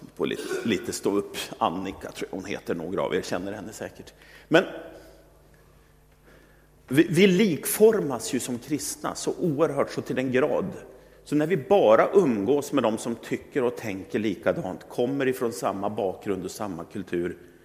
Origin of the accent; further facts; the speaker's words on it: Sweden; Och jag kan ju som svensk fascineras när jag åker runt på jorden vilken färgprakt som möter en i olika kulturer och olika människor.